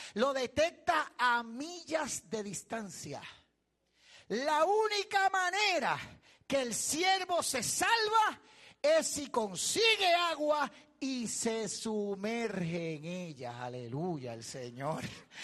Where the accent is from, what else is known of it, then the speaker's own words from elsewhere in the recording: Puerto Rico; Soy puertorriqueño.